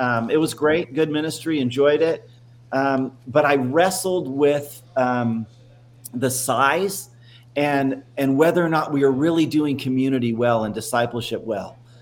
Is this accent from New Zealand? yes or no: yes; New Zealand; also born or lived in Minnesota, United States; Born in Minnesota when I was about 7, we moved to New Zealand. So I actually grew up in New Zealand.